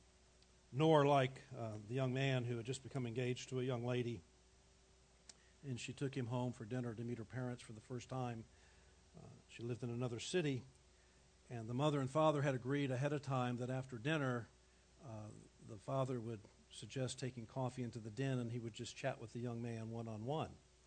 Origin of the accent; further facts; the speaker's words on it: Miami, Florida, United States; I grew up in Miami without air conditioning